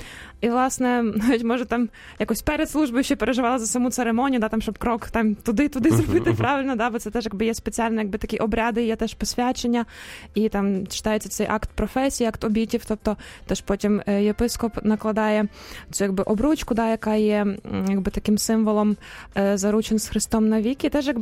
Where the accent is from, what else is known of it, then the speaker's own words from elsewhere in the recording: Kyiv, Ukraine; бо я, власне, з Києва родом, так, якби, теж ходила як молодь до парафії Святого Олександра